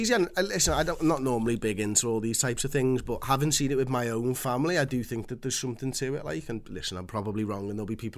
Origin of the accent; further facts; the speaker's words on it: Liverpool, North West England, United Kingdom; Well, I've got Polish blood, but I was born in Liverpool.